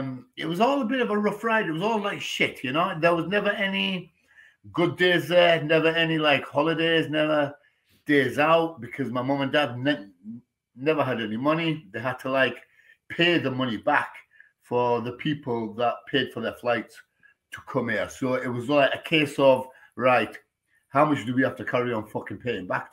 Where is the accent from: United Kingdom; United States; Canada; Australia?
United Kingdom; Hitchin, East of England; born there; From born Hitchin. Hitchin, Hertfordshire.